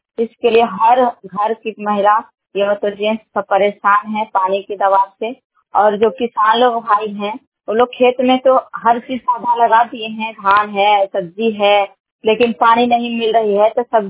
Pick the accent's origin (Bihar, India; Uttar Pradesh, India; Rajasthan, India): Bihar, India; मैं एक छोटे से गांव हदौर से बिलोंग करती हूँ। मैं नवादा जिला नाजीगंज प्रखंड से बिलोंग करती हूँ।